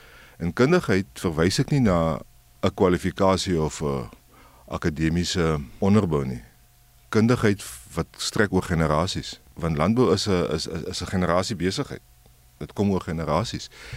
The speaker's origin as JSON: {"language": "Afrikaans", "town": "Rehoboth", "region": "Hardap", "country": "Namibia", "tie": "born or raised there", "said": "Ek kom uit Namibie uit. Ek het skool gegaan en ek moet die skool se naam noem en vergeef my daarvoor, ek weet. Ek was bevoorreg om by Hoërskool Dr. Lemmer as tweede generasie student by Hoërskool Dr. Lemmer te wees in Rehoboth."}